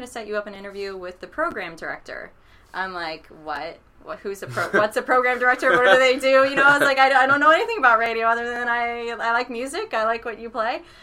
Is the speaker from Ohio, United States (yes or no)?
yes; Columbus, Ohio, United States; Born and raised in Columbus, Ohio.